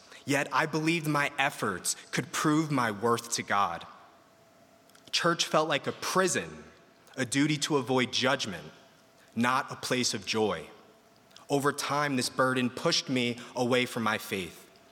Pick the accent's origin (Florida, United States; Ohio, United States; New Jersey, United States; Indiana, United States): New Jersey, United States; I grew up in New Jersey in a Catholic family, attending Catholic school